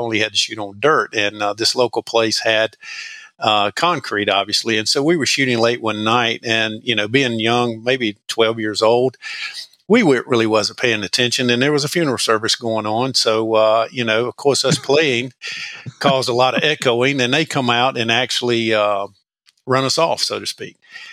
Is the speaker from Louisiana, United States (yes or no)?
no; Madison Mayodan, North Carolina, United States; So I grew up in Madison Mayodan, which is north central North Carolina, north of Greensboro, a small town, about 5,000, two towns combined, and just a little mill town.